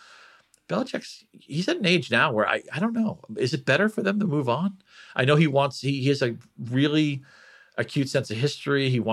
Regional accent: New England, United States; And as a New England guy, I grew up in New England.

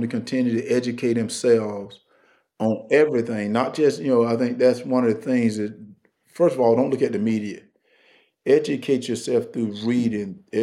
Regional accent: Wrightsville, Georgia, United States; And all of a sudden, every African-American leader, black leaders from all over the country came to Wrightsville, Georgia, my little town.

